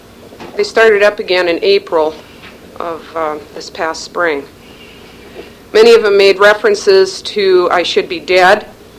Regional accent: Minnesota, United States; I'm originally from Minnesota and I would like to move back to Minnesota.

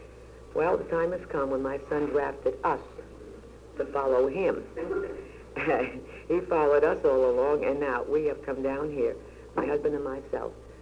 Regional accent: New York City, New York, United States; I'm from New York City. I'm a school teacher, and I've been teaching since 1930.

